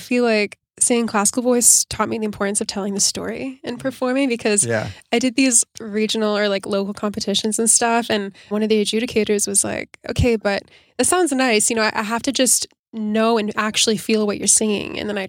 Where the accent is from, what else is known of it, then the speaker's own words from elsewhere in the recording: Toronto, Ontario, Canada; born there; So I was born in Toronto, but I didn't actually grow up in Toronto.